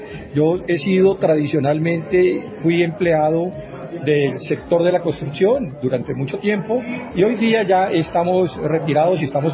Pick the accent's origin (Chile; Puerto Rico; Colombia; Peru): Colombia; y nosotros como colombianos valoramos también mucho la comida mexicana